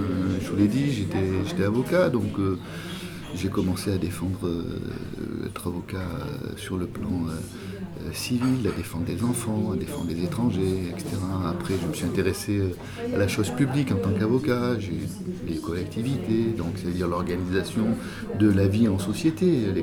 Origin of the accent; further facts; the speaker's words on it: Die, Auvergne-Rhône-Alpes, France; born there; Je suis né à Die. Mais j'habite une maison que mes grands-parents ont achetée en 1927.